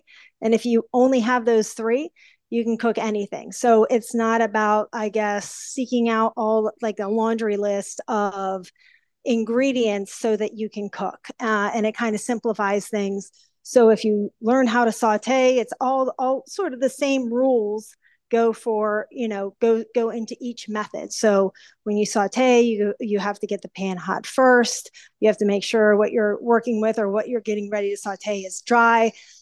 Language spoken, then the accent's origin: English; Silver Spring, Maryland, United States; But I've been in Silver Spring, Maryland my whole life, born and raised.